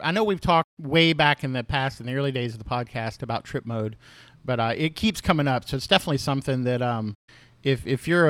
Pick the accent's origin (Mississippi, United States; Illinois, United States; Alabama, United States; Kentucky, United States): Mississippi, United States; moved away; I grew up in South Mississippi and I know how to get places.